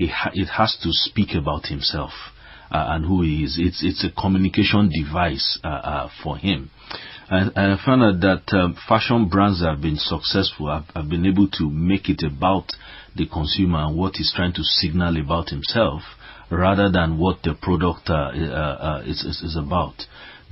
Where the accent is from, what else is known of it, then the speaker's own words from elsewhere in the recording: Nigeria; I grew up in Nigeria